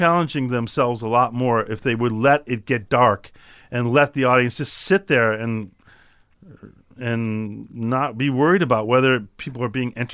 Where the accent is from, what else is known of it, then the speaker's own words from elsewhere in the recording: Chicago, Illinois, United States; I'm from Chicago; I knew a lot about it